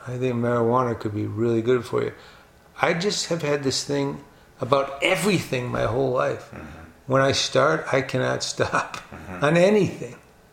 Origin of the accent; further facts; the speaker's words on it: Detroit, Michigan, United States; Because my father, I grew up in Detroit